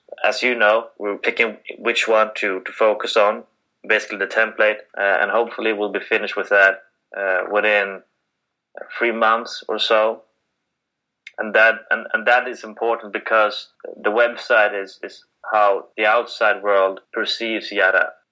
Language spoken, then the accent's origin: English; Sweden; I'm from Sweden. I live in a city called Linköping, which is approximately 2 hours from Stockholm, which is our capital city.